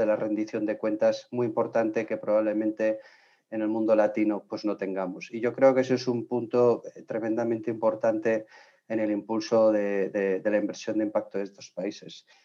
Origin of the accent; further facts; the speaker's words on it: Spain; Nosotros como país, como ecosistema español, no formábamos parte de esa plataforma